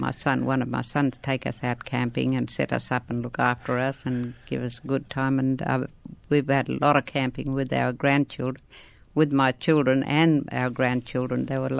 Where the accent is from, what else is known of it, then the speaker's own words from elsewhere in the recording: Coober Pedy, South Australia, Australia; also born or lived in Bulganya Station; it's not that far from Coober Pedy, but I grew up around Coober Pedy and Lake Phillips and all like that.